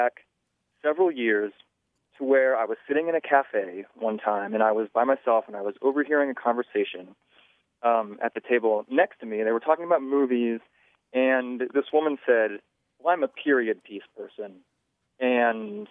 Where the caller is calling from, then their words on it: Spillcorn, North Carolina, United States; I'm calling from Spillcorn, North Carolina.